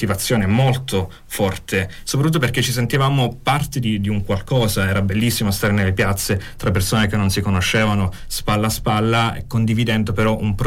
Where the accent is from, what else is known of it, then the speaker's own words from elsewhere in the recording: Calabria, Italy; poi io da calabrese ancora di più ne sono orgoglioso